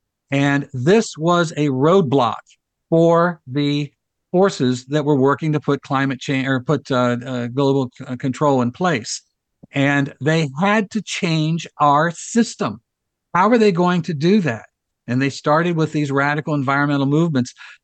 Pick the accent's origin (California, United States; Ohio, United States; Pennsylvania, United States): Ohio, United States; Pataskala; And back in my home state of Ohio, a little town called Pataskala, only has about 18,000 people that live there.